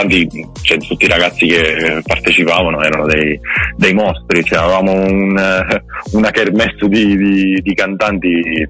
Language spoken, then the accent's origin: Italian; Sicily, Italy; now in Milan, Italy; Allora, sono siciliano, sì, ma in questo momento mi trovo a Milano per motivi di studio, mettiamo così.